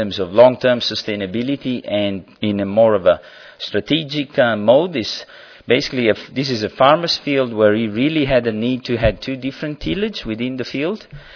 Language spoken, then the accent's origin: English; Naples, Campania, Italy; English is a second language; So this is a mosaic in Pompeii, Naples, my hometown